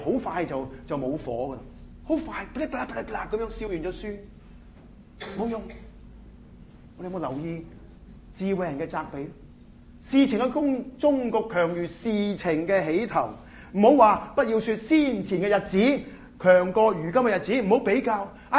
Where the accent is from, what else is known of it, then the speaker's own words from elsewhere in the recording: China; 都係我哋中國人咧，都即係有句咁嘅説話